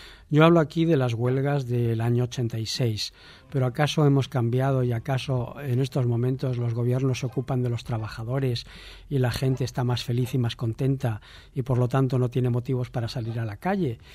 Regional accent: Reinosa, Cantabria, Spain; yo soy de Reynosa

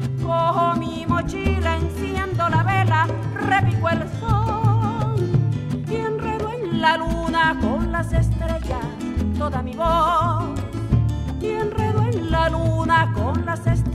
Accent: Colombia; Yo soy colombiana.

